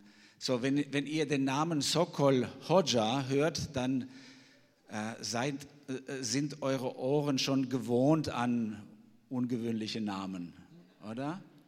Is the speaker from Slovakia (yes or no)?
no; Albania; German is a second language; now in Germany; Ich komme ursprünglich aus Albanien, bin aber 30 Jahre jetzt in Deutschland.